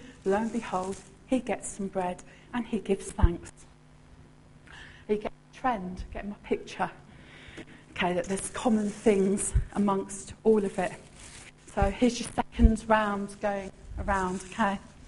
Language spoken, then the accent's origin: English; Brighton, South East England, United Kingdom; Now, I'm from Brighton, I see the waves when they hit that shore.